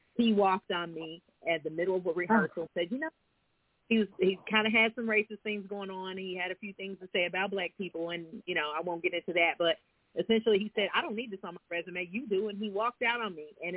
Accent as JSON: {"language": "English", "town": "Indianapolis", "region": "Indiana", "country": "United States", "tie": "born or raised there", "lives_now": "Duluth, United States", "said": "Actually, Duluth, Georgia now. So, yeah, it's home. My hometown was Indianapolis, but I am a Midwest girl by blood, though."}